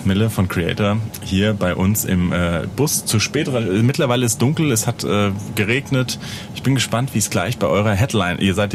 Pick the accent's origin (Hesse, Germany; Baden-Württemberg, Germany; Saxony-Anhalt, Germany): Hesse, Germany; Wiesbaden; Hier aus Wiesbaden, Frankfurt. Also Rhein-Main-Gebiet.